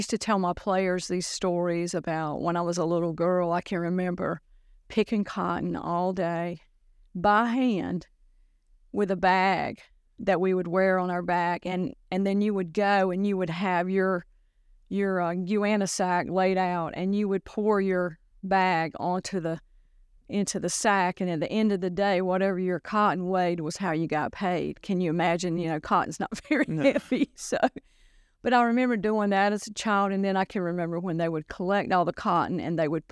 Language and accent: English; United States; Well, you know, I did grow up in Johnston County. I was a rural gal, grew up in the country.